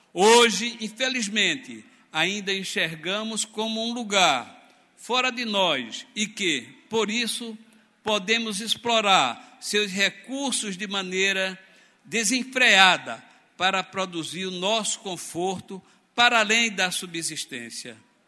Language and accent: Portuguese; Pernambuco, Brazil; como pernambucano e nordestino, julgo fundamental em nossos dias